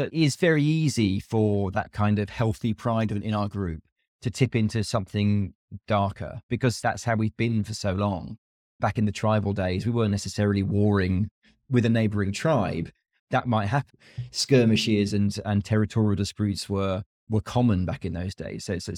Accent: United Kingdom; I'm not patriotic. I'm not proud of being a Brit. I don't care about any of that stuff.

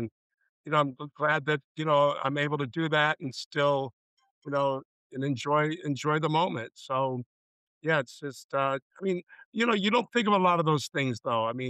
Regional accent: Miami, Florida, United States; I'm in Miami. I live 10 miles from where I was born and where I grew up.

